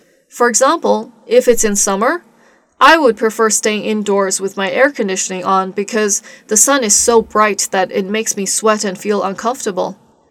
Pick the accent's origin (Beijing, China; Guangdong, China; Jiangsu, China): Guangdong, China; Guangzhou; English is a second language; especially the strong sunlight in summer in my hometown Guangzhou. You know, the city is located in the south of China, where there are scorching summers.